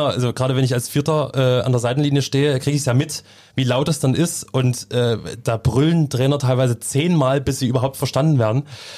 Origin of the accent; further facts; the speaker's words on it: Saxony, Germany; Und jetzt als Sachse habe ich nur die Möglichkeit, Leipzig als vierter Offizieller da zu stehen auf dem Feld.